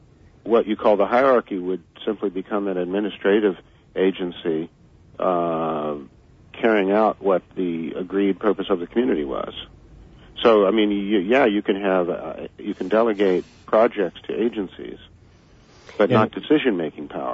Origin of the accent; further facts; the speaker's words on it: California, United States; No, I'm from the Bay Area in, you know, California, and we have KPFA.